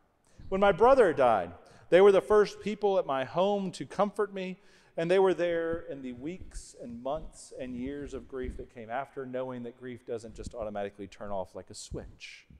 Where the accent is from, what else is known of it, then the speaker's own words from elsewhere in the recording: Memphis, Tennessee, United States; I was born and raised in Memphis